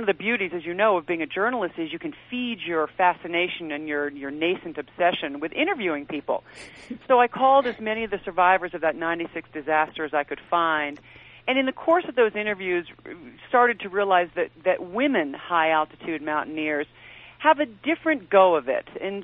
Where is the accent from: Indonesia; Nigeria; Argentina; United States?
United States; East Coast; As I said, I was from the East Coast. A high-altitude mountain to me was 10,000 feet.